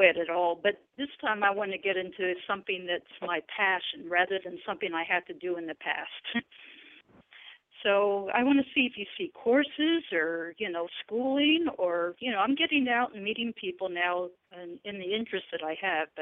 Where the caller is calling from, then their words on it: California, United States; from California, and I'm so privileged to get a call from you.